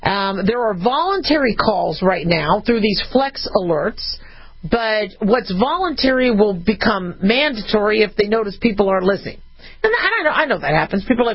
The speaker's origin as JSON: {"language": "English", "town": "Phoenix", "region": "Arizona", "country": "United States", "tie": "born or raised there", "said": "I mean, I grew up in Phoenix, Arizona. So for us, I remember temperatures going up to 120."}